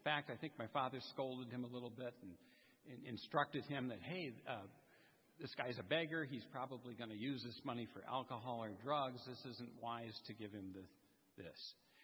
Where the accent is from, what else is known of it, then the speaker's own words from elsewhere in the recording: St. Louis, Missouri, United States; born there; I can't help myself. I was born in St. Louis.